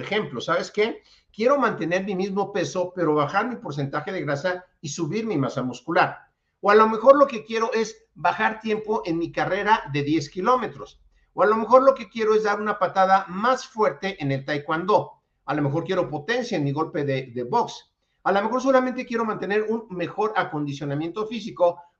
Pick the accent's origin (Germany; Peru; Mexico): Mexico; Mexico City; de la Ciudad de México, de la Asociación Mexicana de Educación Deportiva.